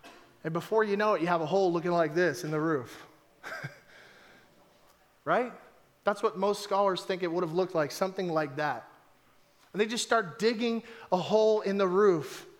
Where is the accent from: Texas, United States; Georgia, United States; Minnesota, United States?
Texas, United States; You know, I'm from Texas, in case you didn't know that. Don't hold it against me.